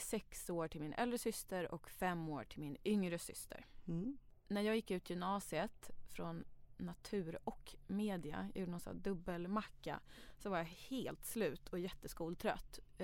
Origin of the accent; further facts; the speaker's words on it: Stockholm, Stockholm County, Sweden; Alltså, det fanns ju fortfarande knarkarkvartar på Söder. På Skånegatan. Runt hörnet från där jag växte upp